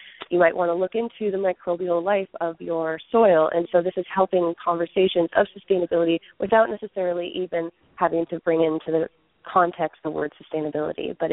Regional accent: Belfast, Maine, United States; I'm from Belfast, Maine, and our co-op in Belfast

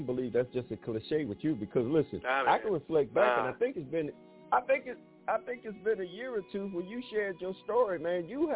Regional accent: Detroit, Michigan, United States; I grew up in Detroit, so, you know, I know about Commission. You know, I know about … You know, I know about … You know about

